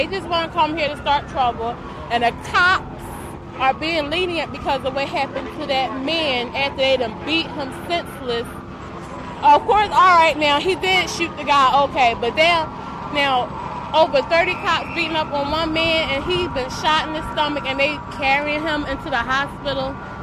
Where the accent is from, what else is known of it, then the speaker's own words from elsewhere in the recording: Philadelphia, Pennsylvania, United States; Yes. So Philadelphia.